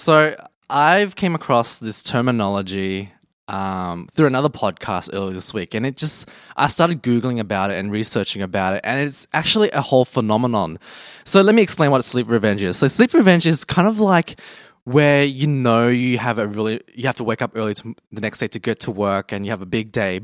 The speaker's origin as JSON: {"language": "English", "country": "Australia", "tie": "born or raised there", "said": "we grew up in Australia. We were born here. So for any other white person in Australia, we come from the same background. We both come from the same country."}